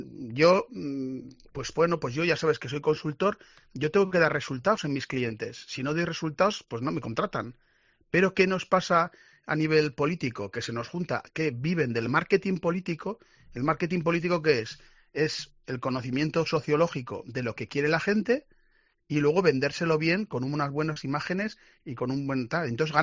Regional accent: Azagra, Navarre, Spain; Yo que soy de Azagra, como bien sabes.

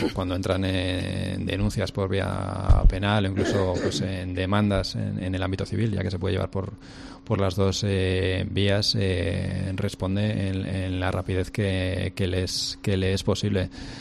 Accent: Santander, Cantabria, Spain; soy de Santander, llevo 9 años ejerciendo aquí en Cataluña

